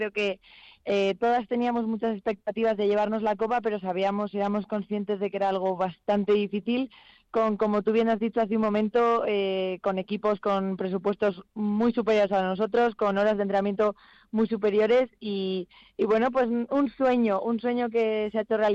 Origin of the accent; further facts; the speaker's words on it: Madrid, Community of Madrid, Spain; yo soy de Madrid, soy de Tres Olivos, estoy ahí entre la capital y Alcobendas, con lo cual corazón dividido, ya te digo, me he pasado la mitad de mi vida en Madrid, la mitad en Alcobendas.